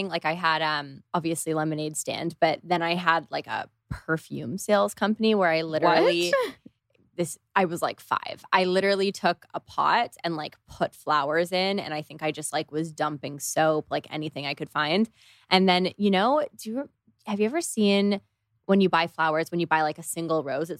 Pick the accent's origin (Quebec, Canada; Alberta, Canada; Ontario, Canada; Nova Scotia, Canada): Ontario, Canada; Toronto; Especially I'm from Canada and it just wasn't. Yeah, we're both from Toronto.